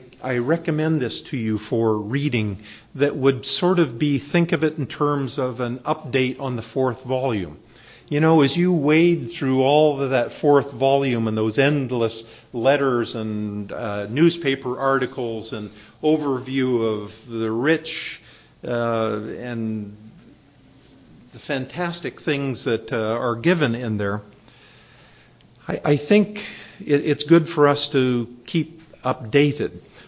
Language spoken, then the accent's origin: English; Canada; and this is in Canada, brethren. I'm Canadian. This happened in Canada.